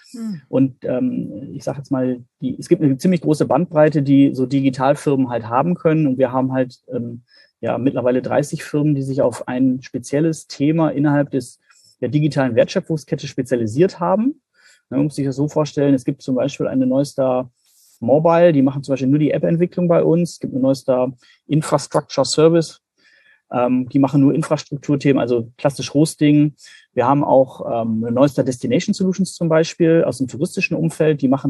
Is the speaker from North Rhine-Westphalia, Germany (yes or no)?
no; Bremen, Germany; Sonst bin ich ja als Bremer durchaus das Hamburger Wetter gewohnt.